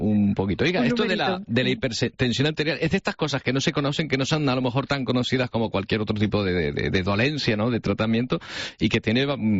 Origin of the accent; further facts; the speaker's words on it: Canary Islands, Spain; es una de esas noticias que como canarios nos enorgullecen porque, bueno, demuestra el talento que hay en las islas